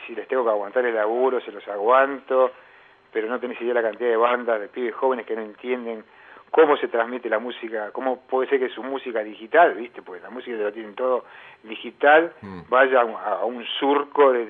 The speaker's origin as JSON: {"language": "Spanish", "country": "Argentina", "tie": "born or raised there", "said": "yo fui educado en Argentina. Nací en Argentina y soy argentino"}